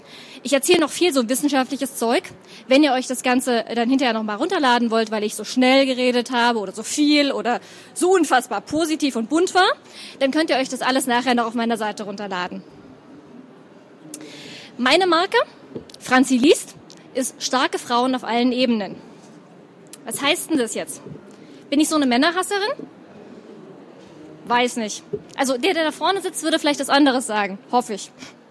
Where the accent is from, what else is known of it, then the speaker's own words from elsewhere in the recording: Munich, Bavaria, Germany; ich bin 35, ja, ich bin scheiße alt. Ich komme aus München